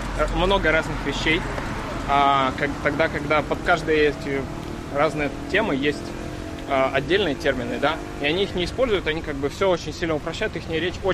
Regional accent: Russia; now in United States; что я россиянин.

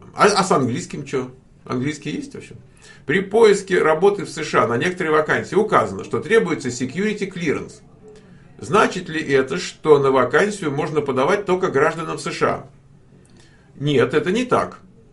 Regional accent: Moscow, Russia; я из Москвы, понимаете, я ни сыростью, ни снегом, там, ни слякотью, ничем таким меня, знаете, не напугать.

